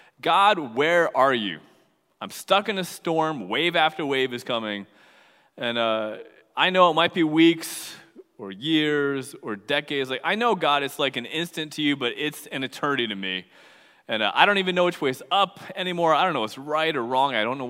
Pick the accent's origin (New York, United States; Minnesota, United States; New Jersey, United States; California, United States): New Jersey, United States; Piscataway; You know, I grew up in Piscataway, New Jersey, and one of the rites of passage when you are growing up on the East Coast is doing what my dad called fighting the waves.